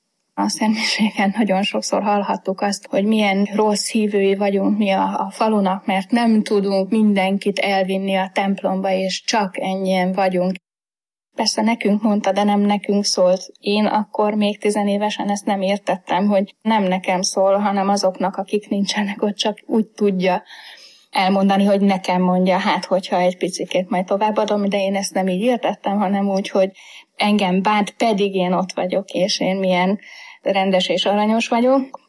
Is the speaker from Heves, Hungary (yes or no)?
yes; Heves, Hungary; born there; és egy hevesi kisfaluban születtem, még a szocializmus idején egy nagyon vallásos családban.